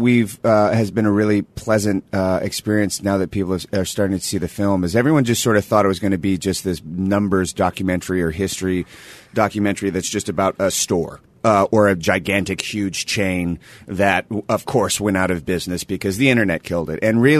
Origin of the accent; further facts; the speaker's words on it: Sacramento, California, United States; I mean, I grew up in Sacramento, which is where Tower was originated from.